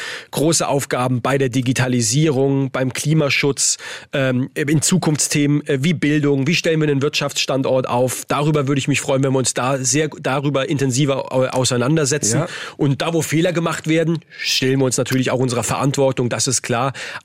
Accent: Heidelberg, Baden-Württemberg, Germany; bin viel gependelt zwischen dem Lebensort meiner Familie, meinem Wohnort, meiner Heimat Heidelberg und Berlin.

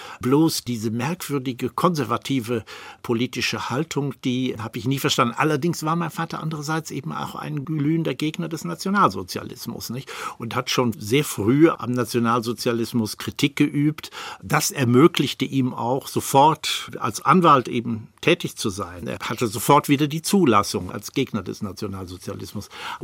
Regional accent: Recklinghausen, North Rhine-Westphalia, Germany; Ja, ich bin in Recklinghausen

